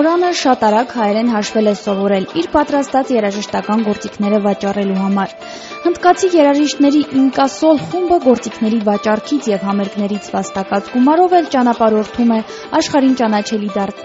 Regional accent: Ecuador; ես Էկվադորից եմ

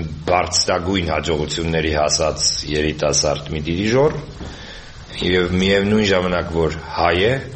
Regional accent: France; Նա հայերեն խոսում եմ, գիտեք, ես ֆրանսացի նաձեմ, հայրս մայրս, ամենն հայերեն խոսած են ինձի

